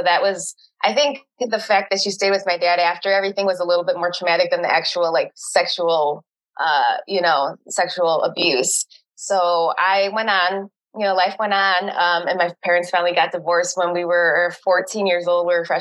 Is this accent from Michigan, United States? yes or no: no; Chicago, Illinois, United States; So I was born in Chicago, moved to the suburbs when I was about four or five years old.